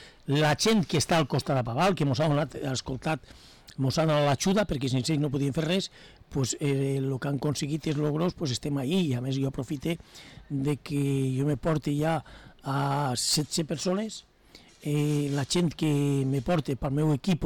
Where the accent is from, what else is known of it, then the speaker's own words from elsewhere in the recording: Llíria, Valencian Community, Spain; Jo no puc fugir dels meus rels, que és de... Soc de Llíria, de València, soc de Llíria.